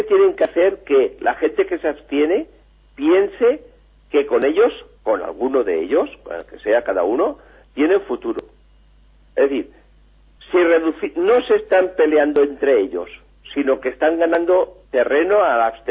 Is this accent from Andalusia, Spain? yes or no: no; Valencia, Valencian Community, Spain; somos del Cabañal y de Valencia.